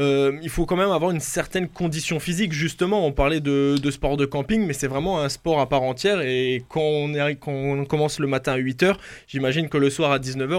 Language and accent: French; Belfort, Bourgogne-Franche-Comté, France; Je viens de Belfort, c'est pour ça que je le dis.